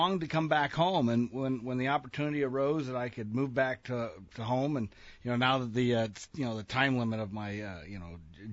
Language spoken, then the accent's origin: English; Idaho, United States; moved away as an adult; also born or lived in California; I grew up in Idaho in my adult years. I moved to California.